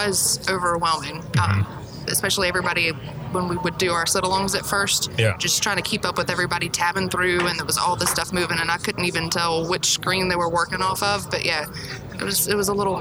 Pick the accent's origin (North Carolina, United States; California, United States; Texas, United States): North Carolina, United States; You think it means something different just because I'm from North Carolina?